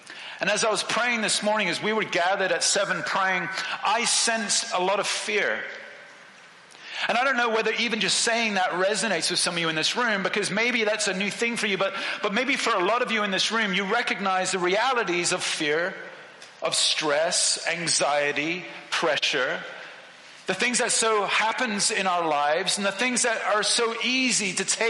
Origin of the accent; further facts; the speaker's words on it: Hong Kong; Now, you have to understand, I grew up in Hong Kong. Hong Kong is a city that is surrounded by, guess what? Ocean.